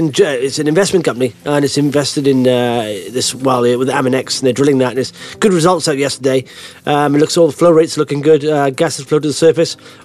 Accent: United Kingdom; Anyway, let's not talk about weather and stuff as we are British

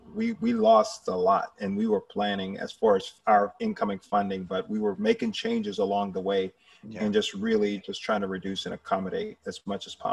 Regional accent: Manchester, Georgia, United States; growing up in Manchester, Georgia, a little small town, my brothers and I, we did not allow that to confine us.

